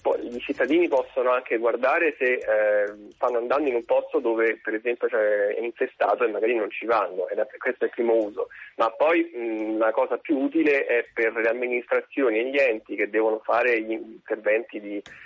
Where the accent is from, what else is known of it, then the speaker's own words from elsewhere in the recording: Rome, Lazio, Italy; io vengo da Roma e ho origini dell'Agro Pontino